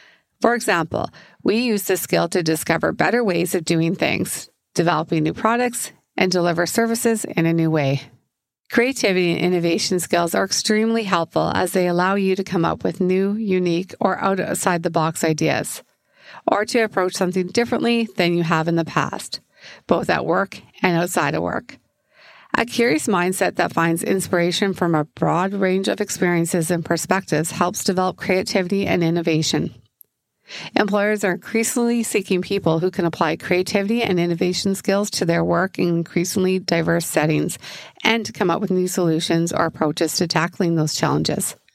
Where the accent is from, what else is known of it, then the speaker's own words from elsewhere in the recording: Canada; As a Canadian and employer myself